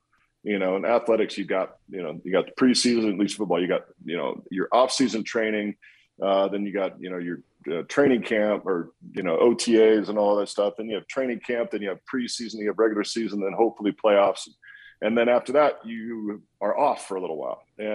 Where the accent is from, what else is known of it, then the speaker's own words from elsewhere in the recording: Walla Walla, Washington, United States; my hometown, this little town that never wanted to go back to when I left the small town, all of a sudden is making some of the best wines in the world.